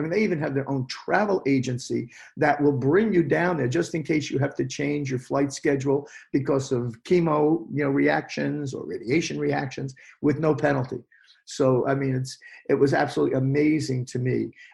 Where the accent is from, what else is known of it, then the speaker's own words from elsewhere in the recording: Basking Ridge, New Jersey, United States; Sloan Kettering had a facility right in my hometown in Basking Ridge, New Jersey.